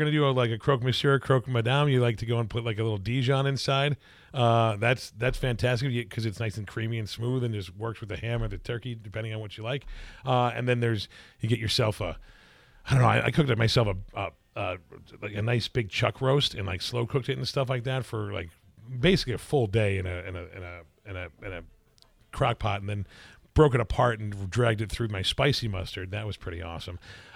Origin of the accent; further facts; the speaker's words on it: Chicago, Illinois, United States; I'm from Chicago, at least I choose to be